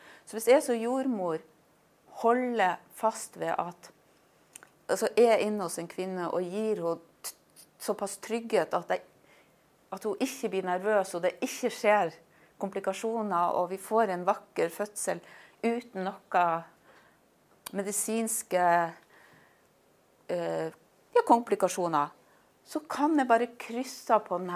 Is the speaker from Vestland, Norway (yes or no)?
no; Sandnessjøen, Nordland, Norway; Jeg kommer jo fra Sandnessjøen, så dere kanskje har avslørt hvis dere er gode i dialektet.